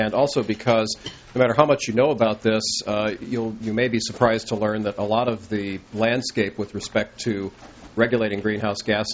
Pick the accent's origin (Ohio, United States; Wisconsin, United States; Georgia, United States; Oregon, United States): Wisconsin, United States; now in Santa Monica, United States; But I'm glad to be back here in the Midwest. I'm from Wisconsin, so I can handle it.